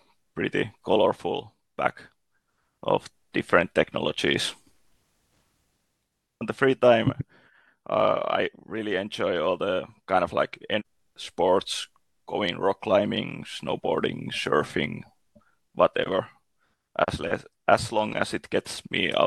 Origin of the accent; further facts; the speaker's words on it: Eastern Finland, Finland; now in Helsinki, Finland; I'm originally from Eastern Finland, did my master's in Tampere Technical University, and then ended up in Helsinki.